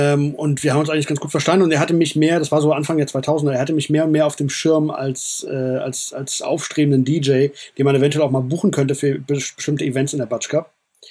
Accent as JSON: {"language": "German", "town": "Frankfurt", "region": "Hesse", "country": "Germany", "said": "Aber klar, ich bin Frankfurter, hier hat alles angefangen."}